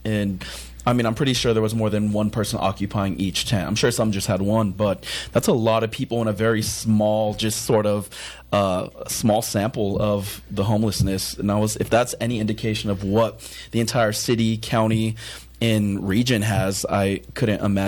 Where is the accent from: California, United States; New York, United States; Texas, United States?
California, United States; San Bernardino; I'm from San Bernardino, obviously own a business in San Bernardino.